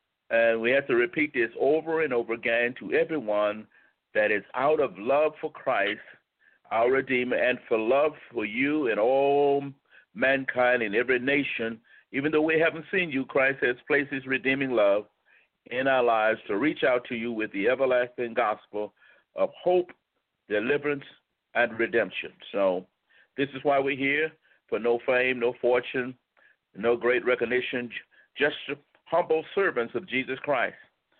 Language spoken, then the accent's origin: English; United States; born there; because I'm an American and I'm born in America, and I happen to be a black American